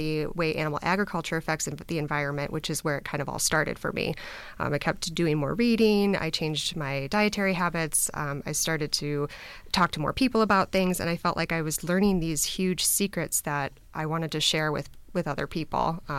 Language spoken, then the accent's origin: English; Kenosha, Wisconsin, United States; also born or lived in Racine, United States; I'm from Kenosha, Wisconsin. I was born in Racine.